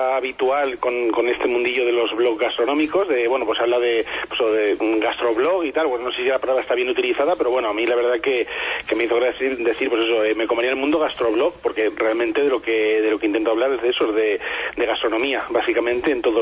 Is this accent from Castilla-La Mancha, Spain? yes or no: yes; Castilla-La Mancha, Spain; now in Navarre, Spain; Yo, por ejemplo, llevo justamente ahora el día 7 de noviembre, cumplí 8 años desde que llegué aquí a Navarra, procedente de mi tierra, de Castilla-La Mancha.